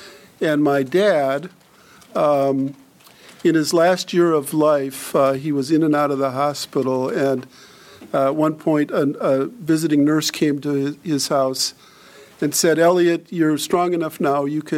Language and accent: English; Detroit, Michigan, United States; I was born in Detroit. My first memories are Detroit memories.